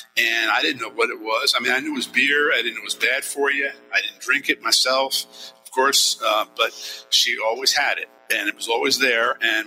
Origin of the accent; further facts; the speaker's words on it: New York City, New York, United States; born there; Sure. I was actually born in New York City.